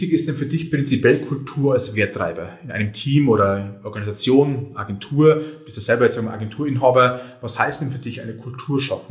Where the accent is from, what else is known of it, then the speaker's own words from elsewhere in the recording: Bavaria, Germany; ich komme ja aus Bayern